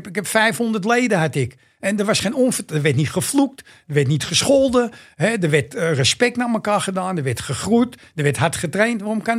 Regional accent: The Hague, South Holland, Netherlands; accent: Amsterdam; Ik ben een Hagenees, maar ik praat echt Amsterdam.

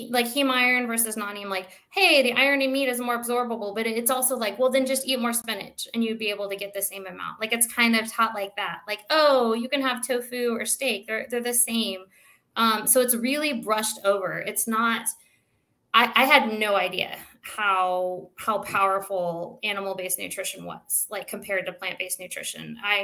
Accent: Texas, United States; Like I'm originally from Texas. So I'm a big, I like meats

